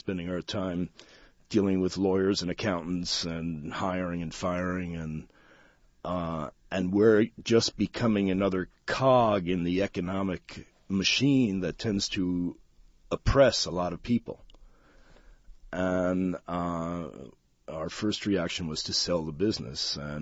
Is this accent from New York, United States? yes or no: yes; New York, United States; You know, I grew up on Long Island, and sometimes I'd drive with my parents into New York City